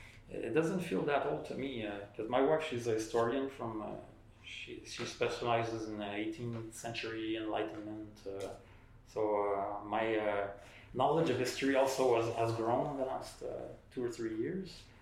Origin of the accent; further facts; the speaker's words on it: Montreal, Quebec, Canada; I was born in Montreal